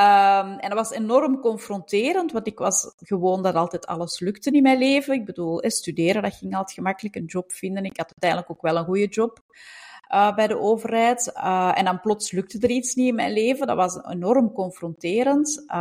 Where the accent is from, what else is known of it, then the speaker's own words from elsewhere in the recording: Belgium; Ik kom uit België, dat hoor je ongetwijfeld. Ik woon in Antwerpen.